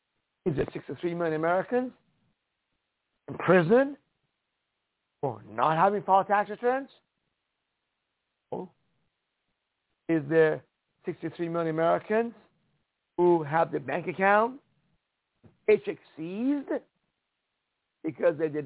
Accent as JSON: {"language": "English", "country": "Iran", "moved": "yes", "lives_now": "United States", "said": "Folks, I come from Iran."}